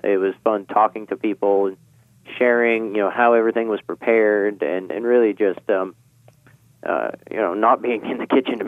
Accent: New Hampshire, United States; So I grew up in New Hampshire. So Tennessee is definitely a ways away and it was never a place I thought I would end up.

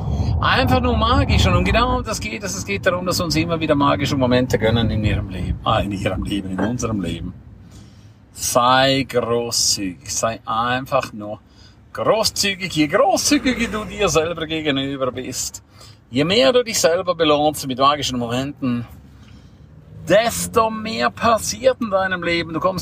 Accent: St. Moritz, Graubünden, Switzerland; Aber jetzt bin ich hier in meiner Heimat St. Moritz.

